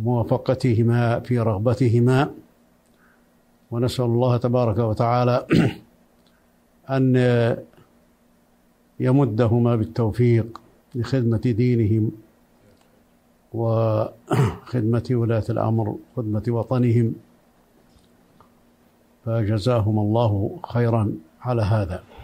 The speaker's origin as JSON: {"language": "Arabic", "town": "Al-Qarn al-Mustaqim", "country": "Saudi Arabia", "tie": "born there", "said": "فعرفت هذا التاريخ وولدت في قريتي تسمى القرن المستقيم في عام 1975."}